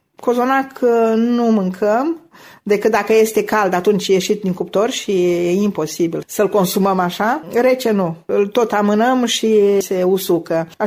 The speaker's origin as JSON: {"language": "Romanian", "town": "Piatra Neamț", "region": "Neamț County", "country": "Romania", "moved": "as an adult", "said": "borș, că sunt de la Piatra Neamț, borș, sarmale și friptură"}